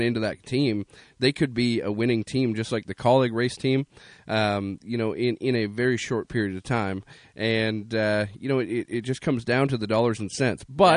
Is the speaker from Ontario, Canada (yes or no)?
yes; Ontario, Canada; Of course, we're from Ontario, but I don't know any French other than a few select words, usually curse words.